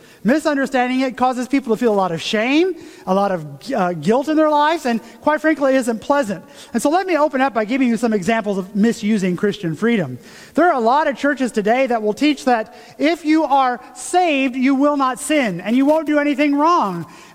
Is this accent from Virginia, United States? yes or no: no; Tennessee, United States; this is how that played out growing up where I grew up in Tennessee.